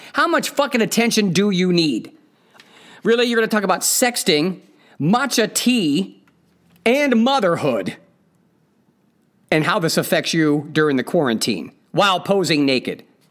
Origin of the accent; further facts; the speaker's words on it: Ohio, United States; it was written by someone I don't know who lives in Ohio, my home state